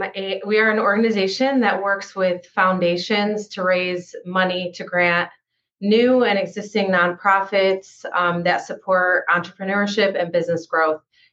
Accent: Dearborn, Michigan, United States; I was living in Dearborn at the time. I grew up in Dearborn.

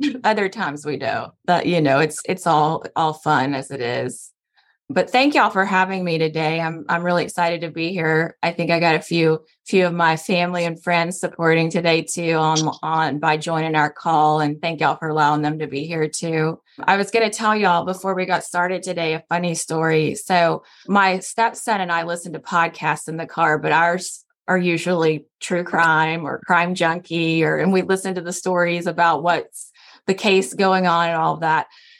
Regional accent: Grapevine, Texas, United States; So I grew up in Grayby. My parents were in education.

